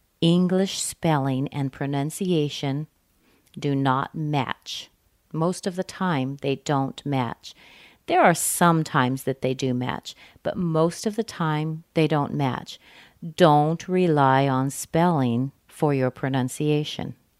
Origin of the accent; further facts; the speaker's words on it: Western United States, United States; accent: Western United States; I pretty much have a California accent, but I didn't grow up here. So I've picked up my accent in all the different places that I've lived in my life, but basically, it's Western United States.